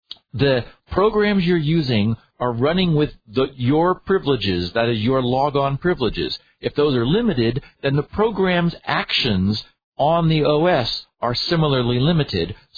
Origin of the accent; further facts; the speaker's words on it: Dayton, Ohio, United States; born there; I was born in Dayton.